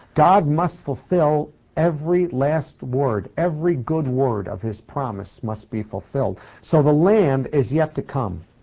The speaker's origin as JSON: {"language": "English", "country": "United States", "tie": "born or raised there", "said": "I was born and raised in America."}